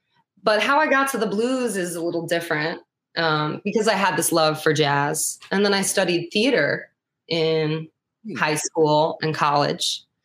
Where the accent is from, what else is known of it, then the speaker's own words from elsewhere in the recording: Brooklyn, New York, United States; And also I grew up in Brooklyn, so I love hip hop too.